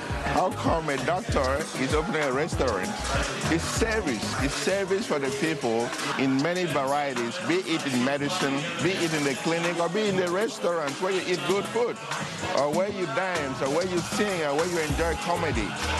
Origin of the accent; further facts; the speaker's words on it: Nigeria; now in United States; I'm originally from Nigeria, but now I'm practicing in the United States.